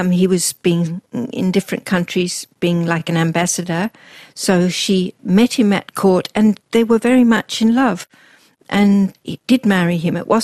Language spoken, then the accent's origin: English; Melbourne, Victoria, Australia; I grew up mostly in Melbourne, living next door to the Caulfield Racecourse.